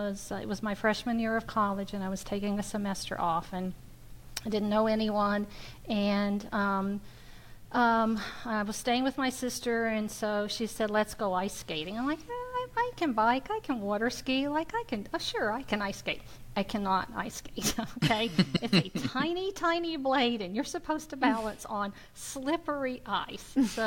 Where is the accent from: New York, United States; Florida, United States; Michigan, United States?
Florida, United States; he had only my first name, and he knew that I was from Florida.